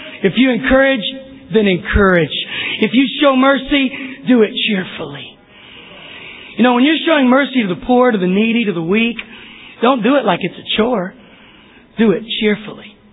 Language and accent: English; Texas, United States; But I grew up in Texas, so I kind of like Louisiana hot sauce.